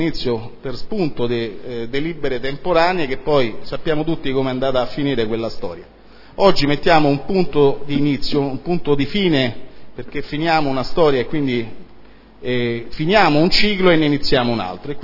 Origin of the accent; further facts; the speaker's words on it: Sardinia, Italy; Sono sardo, quindi ogni tanto qualcosa mi passa e qualcosa esce fuori.